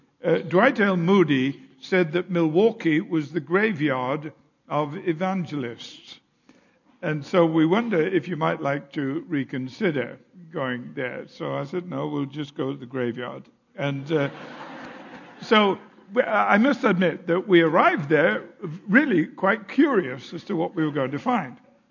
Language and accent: English; United Kingdom; He being Italian and I being British